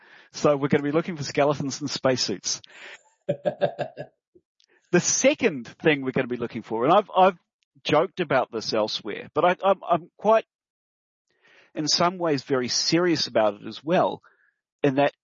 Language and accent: English; New Zealand; another amazing science fiction film from made in New Zealand, my home country